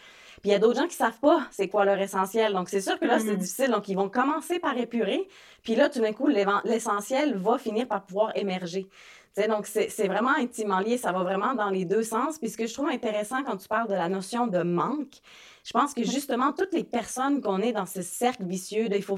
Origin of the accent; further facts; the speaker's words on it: Switzerland; now in Canada; tu sais, moi, je viens de la Suisse, puis oui, la Suisse, c'est très hiérarchique aussi.